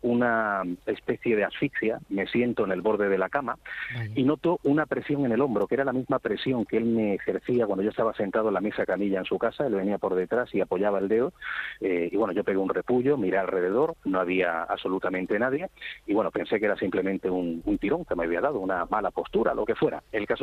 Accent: Málaga, Andalusia, Spain; imagínate, soy de Málaga, y he conocido centenares de personas

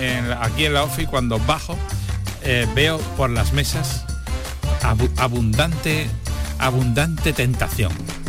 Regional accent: Andalusia, Spain; Que se queda, Me Quedo en Andalucía, que es mi tierra.

